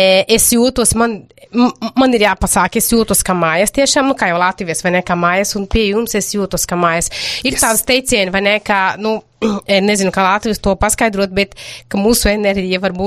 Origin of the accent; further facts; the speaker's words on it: Paraíba, Brazil; Latvian is a second language; now in Latvia; man galvenais pilsēt, no kurienes es nāku no Paraiba, tas ir pašā augšā pie Ekvatora, ļoti tāda vēsturīga